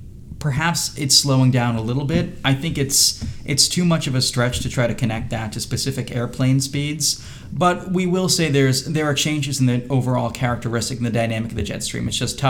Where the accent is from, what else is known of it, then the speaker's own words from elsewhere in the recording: Boston, Massachusetts, United States; But I come from Boston, where the MBTA in Boston is basically someone tying 6 porta potties together with a shoelace